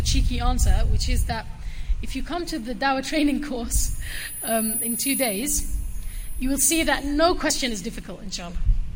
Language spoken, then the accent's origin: English; United Kingdom; we were born and brought up in Britain.